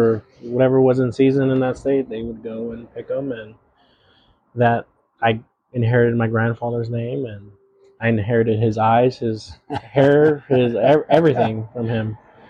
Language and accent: English; Weslaco, Texas, United States; also born or lived in McAllen, Texas / Seguin, Texas; Born in McAllen, grew up in Weslaco till I was about 6, and then we moved to Seguin, Texas, okay.